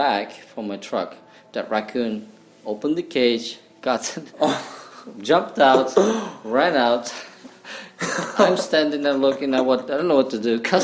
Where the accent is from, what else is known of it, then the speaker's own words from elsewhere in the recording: Uzbekistan; I'm from Central Asia, Uzbekistan.